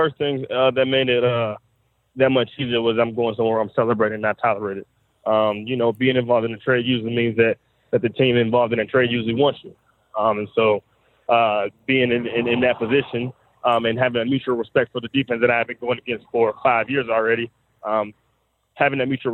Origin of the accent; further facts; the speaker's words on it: Akron, Ohio, United States; Grew up in Akron, Ohio.